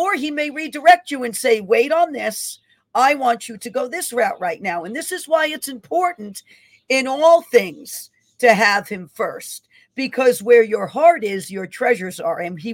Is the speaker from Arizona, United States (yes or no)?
no; New York, United States; I believe, are in my home state of New York in Long Island.